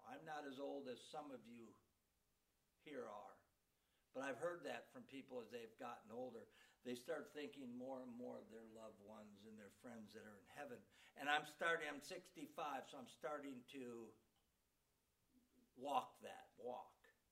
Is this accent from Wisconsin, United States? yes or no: yes; Wisconsin, United States; I'm proud that I grew up in Wisconsin. I'm proud I'm a cheesehead.